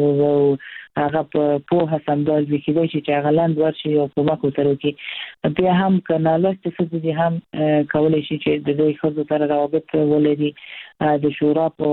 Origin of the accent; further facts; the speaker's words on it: Herat, Afghanistan; موږ د هرات یو فرهنګي ښار دی